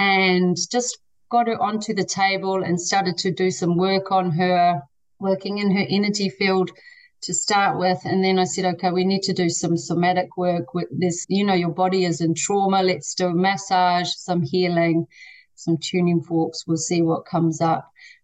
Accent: New Zealand; moved away as an adult; now in Ireland; I'm a Kiwi. I left there a long time ago when I was 18

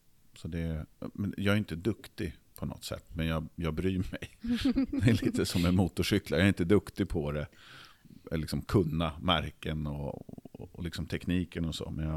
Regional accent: Nykvarn, Stockholm County, Sweden; Jag kommer från Nykvarn

